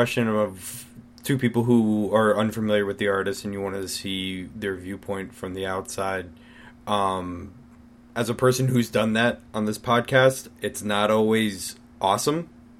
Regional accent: United States; it's my right as an American to criticize my country and my government.

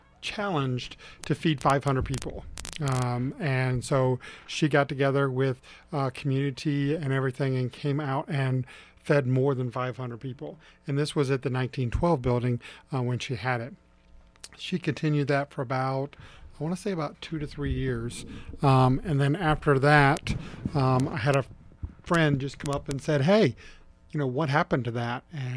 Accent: Richmond, Virginia, United States; moved away; So I've been here for 8 years. I came from Richmond, Virginia, and we moved here, and we love it.

